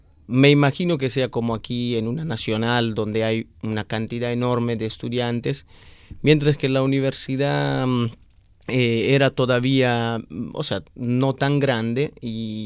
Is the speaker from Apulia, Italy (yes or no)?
yes; Apulia, Italy; Spanish is a second language; Yo soy de Italia, yo soy de Puglia, que es una región del sur, donde realmente hay un montón de olivos